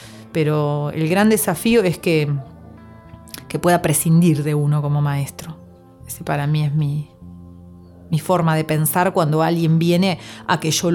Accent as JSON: {"language": "Spanish", "country": "Argentina", "said": "Soy una mujer argentina de 45 años, madre de una niña de 7 años … docente, flautista, música, compositora."}